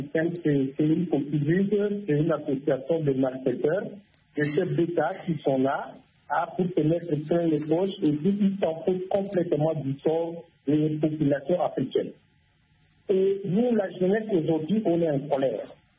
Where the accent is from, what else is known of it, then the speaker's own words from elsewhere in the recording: Chad; Je suis tchadien, je suis bien placé pour vous parler de ce qui vient de se passer.